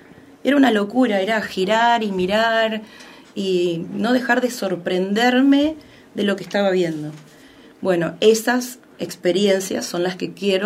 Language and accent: Spanish; Santa Rosa, La Pampa, Argentina; No, yo soy de Santa Rosa, claro.